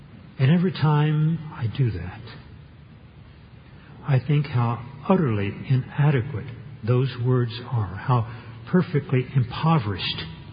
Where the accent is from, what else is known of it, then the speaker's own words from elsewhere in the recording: Texas, United States; Now, I grew up in Texas, so I'm embarrassed about this one.